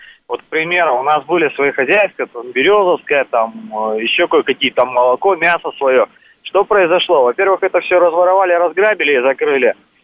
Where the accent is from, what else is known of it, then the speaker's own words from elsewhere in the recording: Far East, Russia; Ну, собственно, я родом с Дальнего Востока.